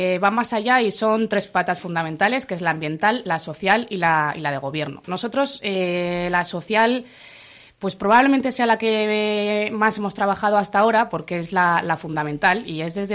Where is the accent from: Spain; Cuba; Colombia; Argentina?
Spain; Buñuel, Navarre; Somos de Buñuel, somos navarros, y eso para nosotros es muy, muy importante.